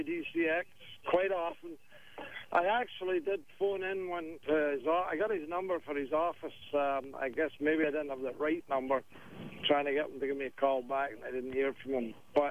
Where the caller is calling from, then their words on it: Welland, Ontario, Canada; And I'm really from Welland, as you know, now.